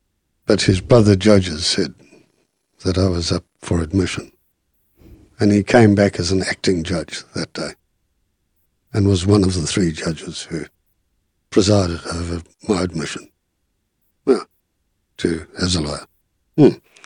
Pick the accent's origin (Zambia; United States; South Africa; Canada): South Africa; on the basis that I'm not a fit and proper person because I'm a South African.